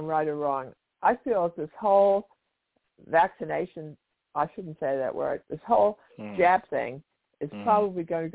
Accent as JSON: {"language": "English", "region": "New York", "country": "United States", "tie": "born or raised there", "said": "Well, because I'm from New York and I was born in New York City, I love New York."}